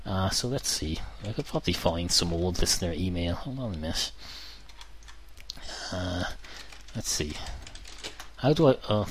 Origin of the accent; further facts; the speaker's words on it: United States; And I'm an American, so I talking a big voice, and have a big booming voice